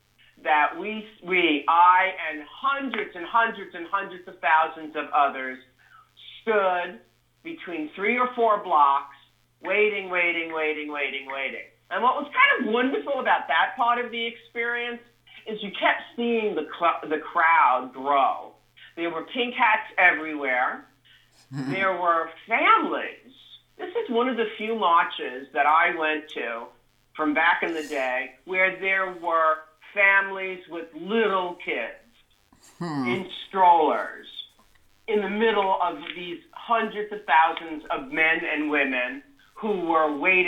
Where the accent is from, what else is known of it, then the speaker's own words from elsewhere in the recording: New York, United States; Now, as a New Yorker, you know you get there